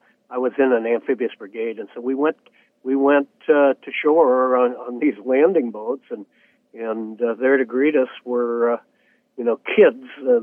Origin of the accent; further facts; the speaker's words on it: Ellensburg, Washington, United States; Growing up in Ellensburg, a lot of our context was World War II